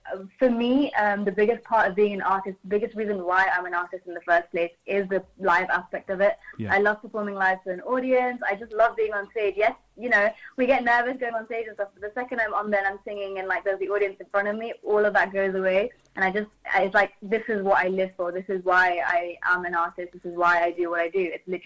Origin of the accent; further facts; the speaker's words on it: India; first language Telugu; English is a second language; I think Telugu is my mother tongue. I speak on a regular basis